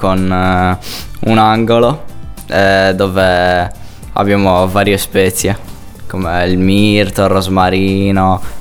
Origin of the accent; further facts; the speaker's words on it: Cagliari, Sardinia, Italy; Sardegna, Cagliari precisamente.